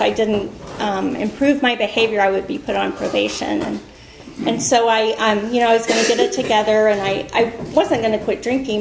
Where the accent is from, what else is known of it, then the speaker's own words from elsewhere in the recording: Texas, United States; I'm from Texas. I come from a family of very high functioning alcoholics.